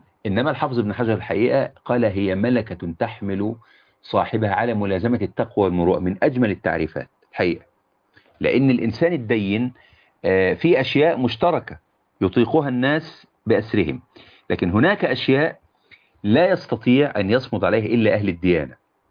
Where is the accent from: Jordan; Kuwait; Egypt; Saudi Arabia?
Egypt